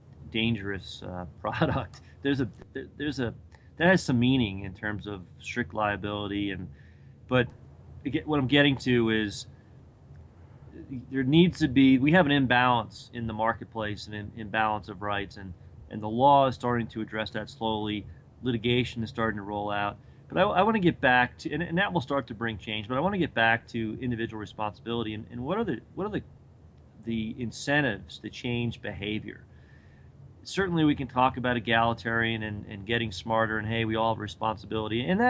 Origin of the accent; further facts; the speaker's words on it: East Coast, United States; you know, I grew up on the East Coast.